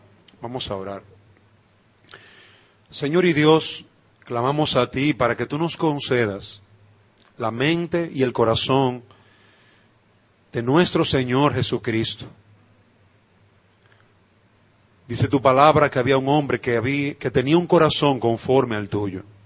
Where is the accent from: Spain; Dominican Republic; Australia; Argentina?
Dominican Republic; Uno de los privilegios que tenemos como dominicanos es que hemos sido de las pocas naciones que han tenido a 2 presidentes escritores.